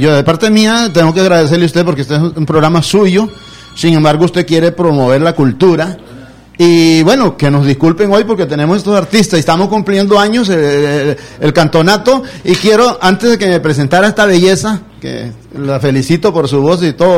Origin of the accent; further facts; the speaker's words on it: Santa Cruz, Guanacaste, Costa Rica; born there; Nací a la par de la Cruz Roja, cuando la maternidad de Santa Cruz estaba ahí.